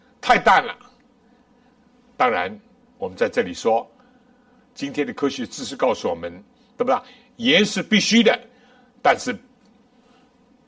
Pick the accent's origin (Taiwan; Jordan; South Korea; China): China; 我们中国人不难理解，我们小的时候什么咸蛋啊